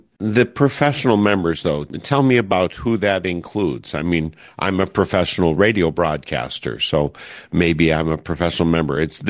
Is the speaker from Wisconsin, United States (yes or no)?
yes; Oconomowoc, Wisconsin, United States; When I grew up in Oconomowoc, Wisconsin, we went to a medical clinic